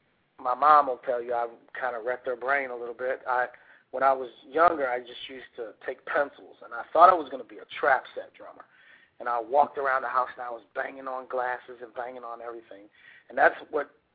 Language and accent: English; United States; I'm American as anybody else, so I listen to funk, jazz, you know, so I don't try to mimic Latin and African guys.